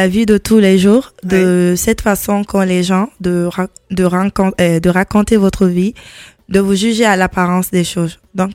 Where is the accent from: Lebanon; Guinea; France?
Guinea; parce que chez nous, en Guinée, on appelait ma maman